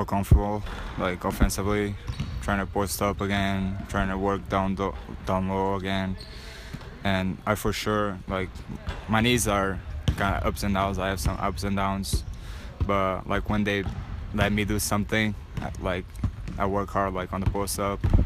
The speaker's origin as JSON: {"language": "English", "town": "Coimbra", "region": "Coimbra District", "country": "Portugal", "second_language": "English", "lives_now": "United States", "said": "Portugal, like a little town like called Coimbra. It's like a student city in Portugal"}